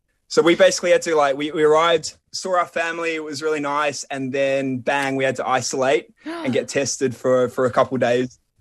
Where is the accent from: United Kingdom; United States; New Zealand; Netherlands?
New Zealand; We have never seen this show. We're from New Zealand.